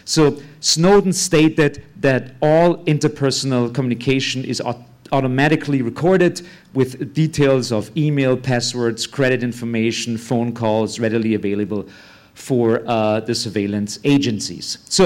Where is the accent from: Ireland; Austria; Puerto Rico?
Austria; English is a second language; and I have a strange accent. I'm from Austria, that's why the accent.